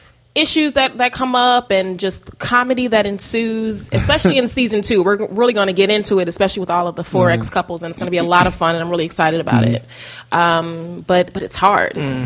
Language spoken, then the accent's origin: English; Brooklyn, New York, United States; I'm from Brooklyn, son.